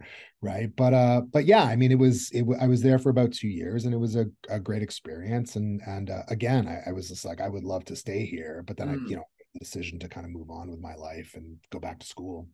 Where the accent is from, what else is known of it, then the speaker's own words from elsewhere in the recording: Canada; I'm Canadian by background.